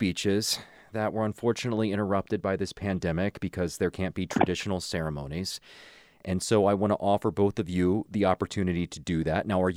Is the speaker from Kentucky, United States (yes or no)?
yes; Covington, Kentucky, United States; Well, Michaela, like you, I'm from Covington and went to NKU and lived on campus.